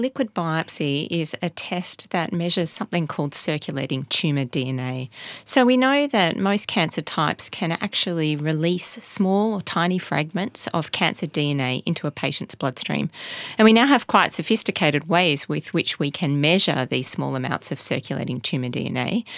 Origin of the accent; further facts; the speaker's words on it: Melbourne, Victoria, Australia; also born or lived in Cambridge; I'm from Melbourne originally and did my medical training here in Melbourne